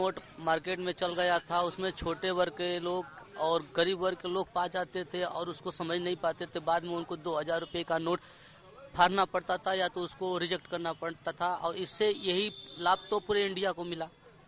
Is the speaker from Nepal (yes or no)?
no; Dullapur, Uttar Pradesh, India; गाजीपुर जिला दुल्लापुर ग्राम सभा।